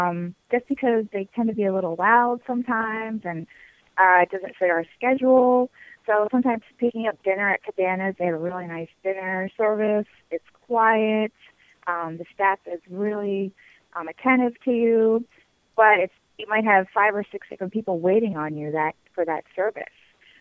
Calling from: Vermont, United States; I'm calling from Vermont.

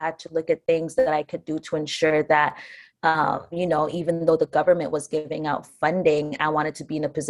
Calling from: Ajax, Ontario, Canada; So I'm tuning in from Ajax, Ontario.

